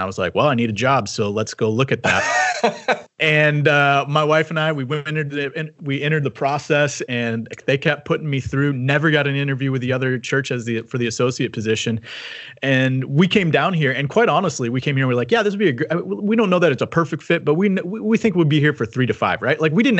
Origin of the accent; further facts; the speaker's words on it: Michigan, United States; I'm from West Michigan area, so Holland, Grand Rapids.